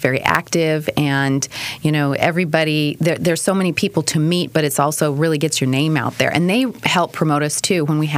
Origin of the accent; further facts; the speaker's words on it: Portland, Oregon, United States; moved away as an adult; also born or lived in New Orleans; Originally, I'm from Portland, Oregon. Uh-huh. And then I migrated here through New Orleans. And so I was in New Orleans for about 8 years, and now we've been here for about a year.